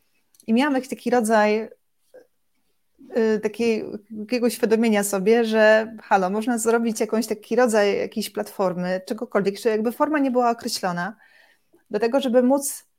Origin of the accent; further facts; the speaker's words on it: Warsaw, Masovian Voivodeship, Poland; poruszałam się po mieście, jestem z Warszawy, po komunikacją miejską.